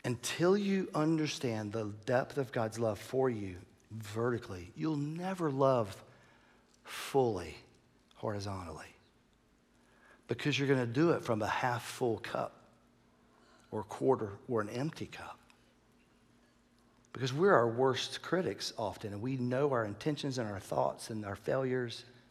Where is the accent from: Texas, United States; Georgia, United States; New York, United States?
Georgia, United States; Atlanta; born there; I shared the story that when I was born in Atlanta 57 years ago now, that my mom and dad started to say, I love you, right?